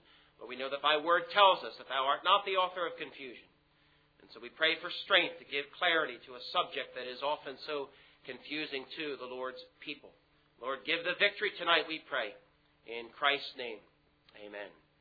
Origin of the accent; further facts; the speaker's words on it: United States; being an American, I, of course, tend to speak of the culture I'm from